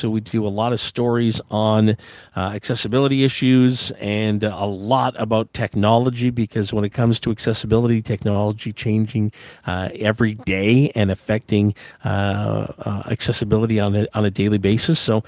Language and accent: English; Ottawa, Ontario, Canada; That is my hometown, born and raised in Ottawa. Grew up most of my life right down in the Lower Town neighborhood, just a couple blocks over